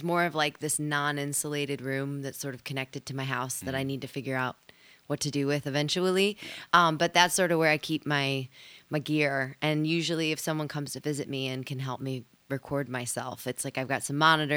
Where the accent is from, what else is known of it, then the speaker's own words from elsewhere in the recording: Midwest, United States; also born or lived in California; now in Iowa, United States; So I grew up in the Midwest, and then I was in California for 12 years, and they were a great 12 years, but a few years ago I decided to move home-ish, northeastern Iowa